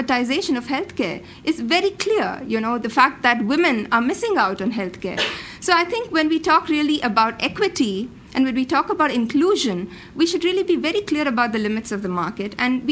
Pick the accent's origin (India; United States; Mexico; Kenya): India; because I come from India, where one-third of the world's poor live.